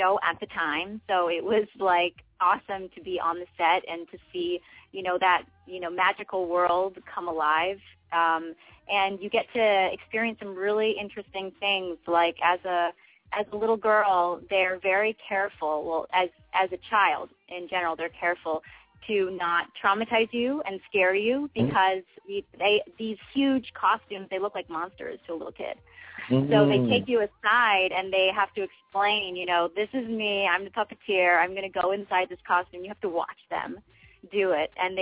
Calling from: New York, United States; I'm calling from New York. That's where I'm based.

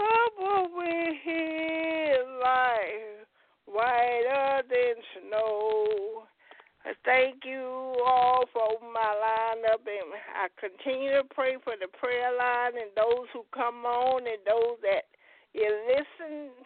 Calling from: Huntsville, Alabama, United States; calling from Huntsville, Alabama.

